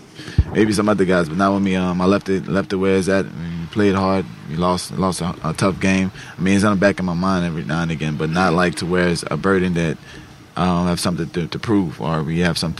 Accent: New Orleans, Louisiana, United States; So I'm from New Orleans.

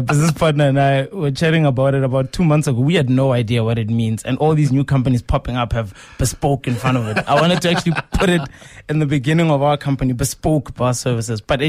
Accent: Pretoria, Gauteng, South Africa; born and bred in Mamelodi in Pretoria.

